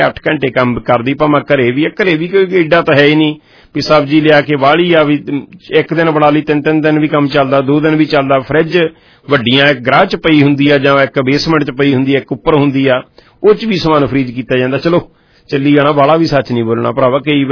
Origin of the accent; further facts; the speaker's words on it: Punjab, India; moved away; ਜਦੋਂ ਮੈਂ ਪੰਜਾਬ ਤੋਂ ਆਇਆ ਮੇਰਾ ਕੋਈ ਇੱਦਾਂ ਨਹੀਂ ਸੀ ਕਿ ਅੱਜ ਤੋਂ 18 ਸਾਲ ਪਹਿਲਾਂ